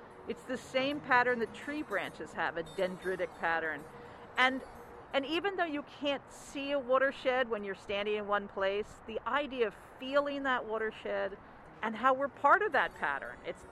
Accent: Philadelphia, Pennsylvania, United States; I grew up right along in Fairmount Park on the Wissahickon.

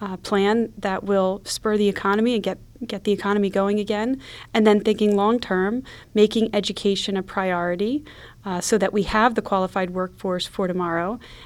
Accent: Pennsylvania, United States; I grew up in Bucks County in a big Irish Catholic family, and I'm a scientist by training and a small business owner.

